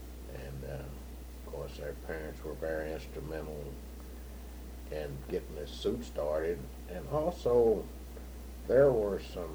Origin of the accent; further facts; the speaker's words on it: Columbia, Kentucky, United States; Well, I grew up in Columbia, Kentucky.